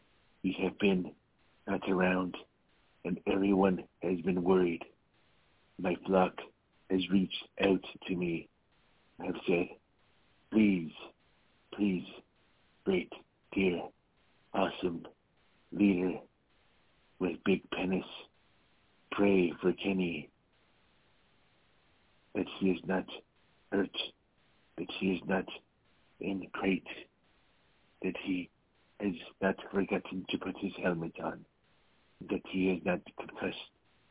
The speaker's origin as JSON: {"language": "English", "country": "Canada", "said": "I am Canadian, and I know more about American politics and more about American sports"}